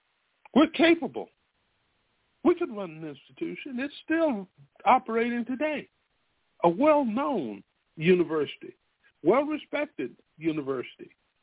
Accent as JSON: {"language": "English", "town": "Spartanburg", "region": "South Carolina", "country": "United States", "tie": "born or raised there", "said": "My hometown is Spartanburg, South Carolina. And there are two colleges here, one for women at the time and one for men."}